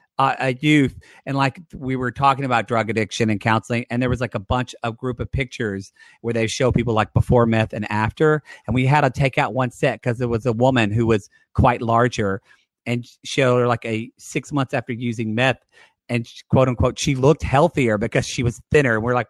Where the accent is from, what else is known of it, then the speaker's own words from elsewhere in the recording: Oklahoma, United States; the small town in southern Oklahoma. It's like they're having so much more gang violence, and that my hometown has the largest crime in of any city in Oklahoma.